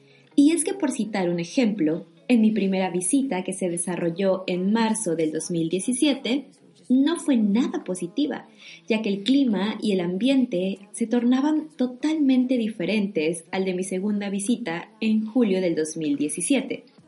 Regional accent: Mexico; now in Germany; una mexicana viviendo en Alemania

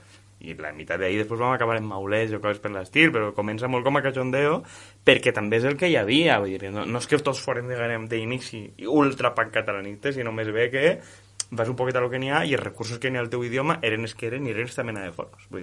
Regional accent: Xàbia, Valencian Community, Spain; born there; vaig néixer a Xavi en 1988

